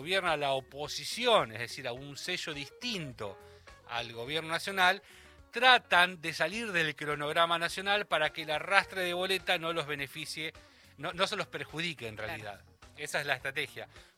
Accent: Bahía Blanca, Buenos Aires Province, Argentina; como, por ejemplo, Bahía Blanca, mi ciudad natal, o Quequén.

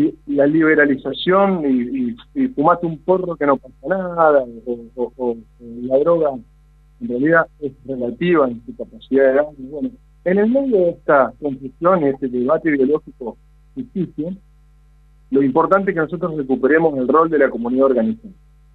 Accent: Santa Fe, Argentina; De manera que lo digo como santafesino, una provincia de la mía muy esplendorosa en recursos

